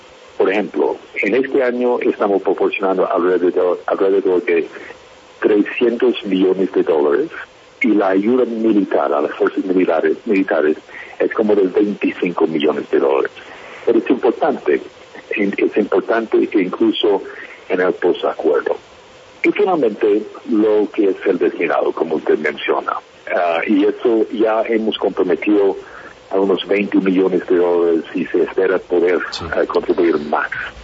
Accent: United States; acá en Colombia y también en mi país, en Estados Unidos

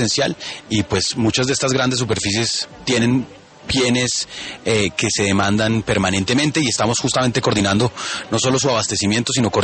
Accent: Bogotá, Colombia; como bogotanos

